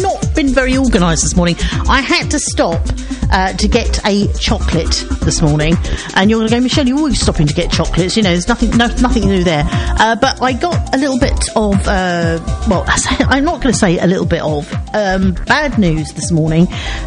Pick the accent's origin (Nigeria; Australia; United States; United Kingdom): United Kingdom; Seven Kings, London; I came from Seven Kings, and it was quite, you know, it wasn't really